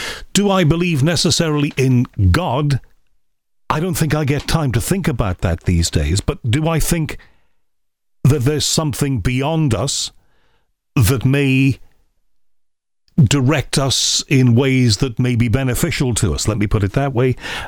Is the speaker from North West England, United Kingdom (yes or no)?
yes; Liverpool, North West England, United Kingdom; I was brought up, you know, in the Christian religion, because we all were in you know, where I was brought up in Liverpool. You know, my mother's side were Catholics, my father's side were Protestants. I don't go to church these days